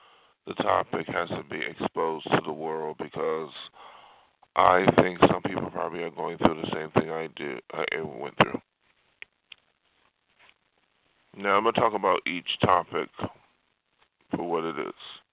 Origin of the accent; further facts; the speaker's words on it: Buffalo, New York, United States; Even from my hometown of Buffalo, I learned as a kid that living in a ghetto that I had to keep safe.